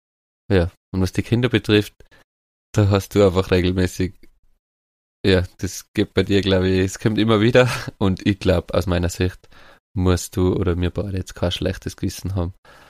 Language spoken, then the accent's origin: German; Austria; dass der Verein Eltern geführt so ist bei uns in Österreich, ist komplett hirnrissig